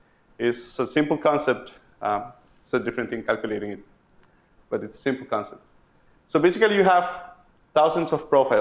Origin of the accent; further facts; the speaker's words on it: Costa Rica; And I am from Costa Rica.